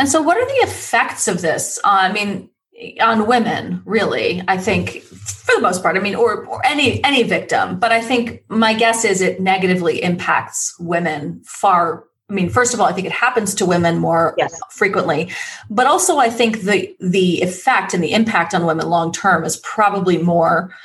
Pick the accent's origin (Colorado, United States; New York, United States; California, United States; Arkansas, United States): New York, United States; I'm from New York. I'm from New York, so